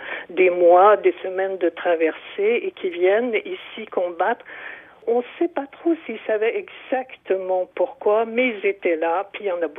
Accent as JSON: {"language": "French", "region": "Quebec", "country": "Canada", "moved": "yes", "lives_now": "France", "said": "je suis québécoise pure laine, je vis en France depuis très longtemps, mais je garde une petite sensibilité pour tout ce qui se passe là-bas."}